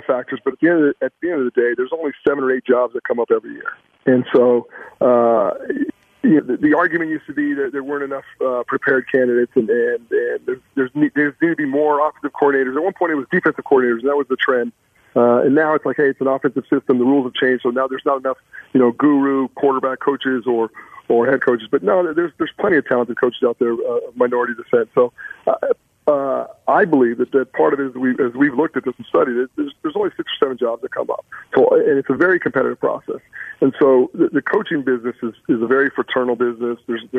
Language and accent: English; El Paso, Texas, United States; And so for us, you know, growing up in El Paso and being part of Texas and Friday Night Lights